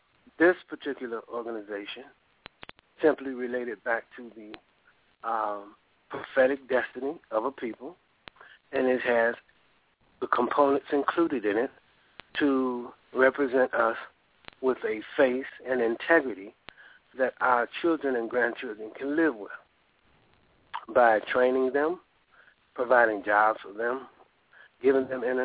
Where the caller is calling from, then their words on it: Arad, Southern District, Israel; I'm calling from Arad, Israel